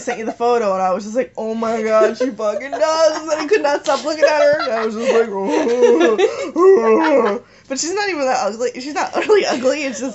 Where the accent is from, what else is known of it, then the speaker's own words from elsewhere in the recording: Cliffwood Beach, New Jersey, United States; Well, they all know I'm from Cliffwood Beach compared to where they're from.